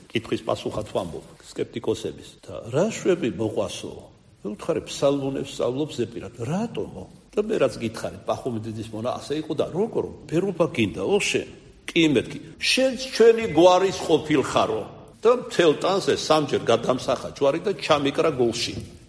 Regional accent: Kartli, Georgia; მე საერთოდ ქართლელი ვარ, მაგრამ მეგრელზე ჩხარა ვლაპარაკობდი.

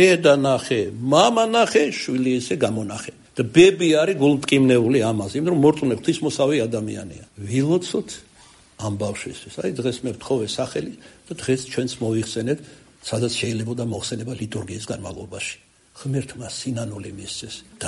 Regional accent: Kartli, Georgia; მე ქართლელი ვარ და ქართულად გეტყვით.

